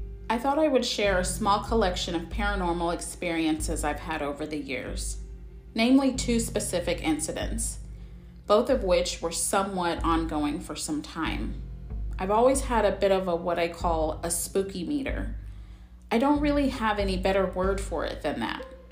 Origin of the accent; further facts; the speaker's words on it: Australia; I'm from Australia and a couple years back traveled to Cairns for work